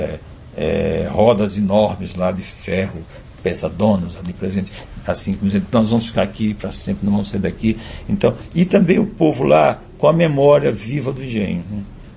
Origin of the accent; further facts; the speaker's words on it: Cajari, Maranhão, Brazil; moved away; E é por essa porta que eu saí de Cajari, que a gente só viajava de lanche na época.